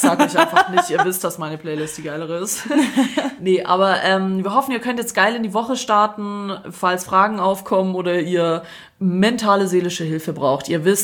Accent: Zagreb, City of Zagreb, Croatia; Und die kommen in meine Heimatstadt Kroatien, Zagreb.

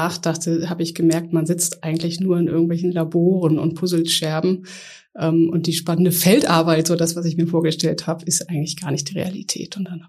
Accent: Kiel, Schleswig-Holstein, Germany; Ich komme ursprünglich aus Kiel von der Ostsee und das Meer und das Wasser ist wirklich mein Element.

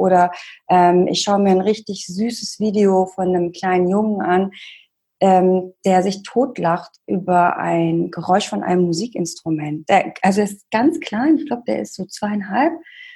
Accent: Cologne, North Rhine-Westphalia, Germany; ich komme aus Köln und bin 40 Jahre. Ich wohne schon ein paar Jährchen in Köln mit Unterbrechungen und bin zwischenzeitlich immer mal gereist und habe mal woanders gewohnt, aber immer wieder nach Köln zurückzukommen.

